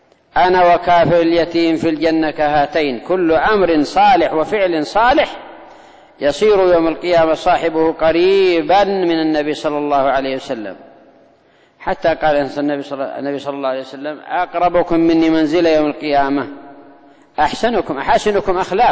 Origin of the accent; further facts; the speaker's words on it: Yemen; لكن أنا أرى أنك ربما خاصة عندنا في اليمن